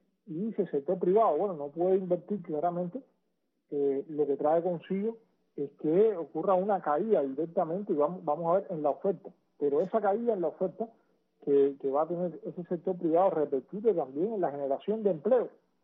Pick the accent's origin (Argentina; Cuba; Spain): Cuba